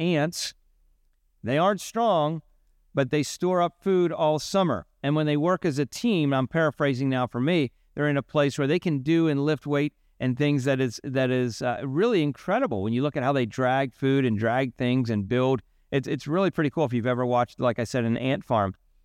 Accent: Pennsylvania, United States; I'm from Pennsylvania originally, now I live in South Florida

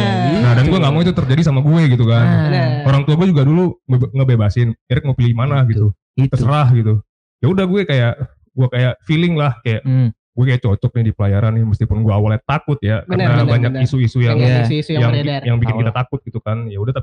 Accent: Payakumbuh, West Sumatra, Indonesia; gue ceritain lah dari awalnya gue gimana pindah gitu kan dari Payakumbuh ke sini

